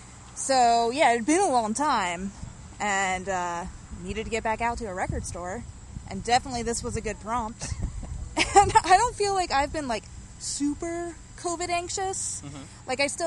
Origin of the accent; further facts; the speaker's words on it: Indiana, United States; I'm from the Midwest. Grew up in Indiana, and then my husband is from Nebraska.